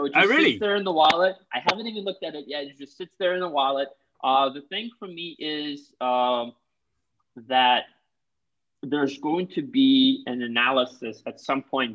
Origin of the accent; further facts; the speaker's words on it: Boston, Massachusetts, United States; I mean, I grew up in Boston. It's very hard to kind of grow up in Boston and not be a big